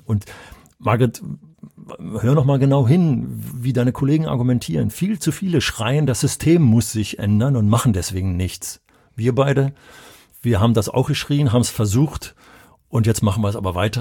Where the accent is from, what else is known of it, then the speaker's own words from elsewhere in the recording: Berlin, Germany; Also ich hätte mich als Berliner nie getraut, so eine Wertung der bayerischen Schule abzugeben.